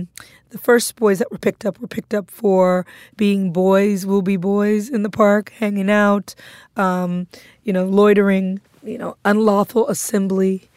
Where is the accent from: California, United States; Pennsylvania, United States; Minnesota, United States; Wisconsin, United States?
California, United States; Compton; But, you know, I'm from Compton, and I was like, damn, it was rough here.